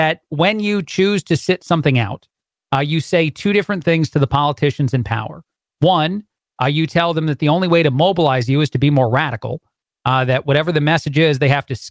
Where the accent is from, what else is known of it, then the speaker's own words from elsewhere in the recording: New York metropolitan area, United States; also born or lived in Chicago; now in Houston, United States; I'm in Houston right now. I lived in Chicago for a long time, and I'm from the New Jersey, New York area.